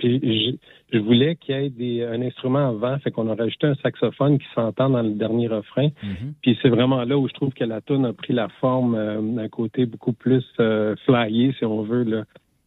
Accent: Quebec, Canada; now in Montreal, Canada; Ben, en gros, je suis originaire de l'Abitibi. Je suis installé à Montréal, puis je suis toujours prof de sport.

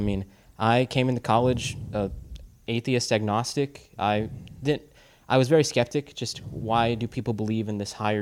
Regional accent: Texas, United States; Yeah, we're coming from Texas. We're not from the same spot, same universities, but we're college students coming from Texas.

